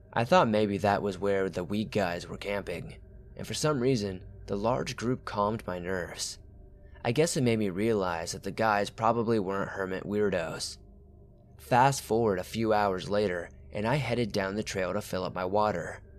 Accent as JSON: {"language": "English", "region": "Kansas", "country": "United States", "said": "For some background information, I am a girl from Kansas, and every summer since I was 12, I've gone backpacking in Colorado."}